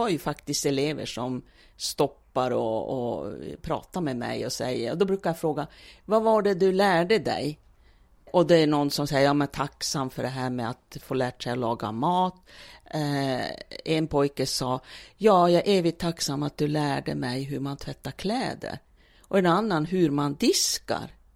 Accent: Umeå, Västerbotten County, Sweden; moved away as an adult; now in Luleå, Sweden; hur jag kom till Luleå 1986 från Umeå

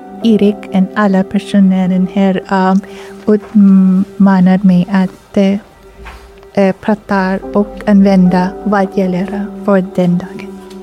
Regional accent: Philippines; Swedish is a second language; moved away as an adult; now in Sweden; och jag kommer från Filippinerna.

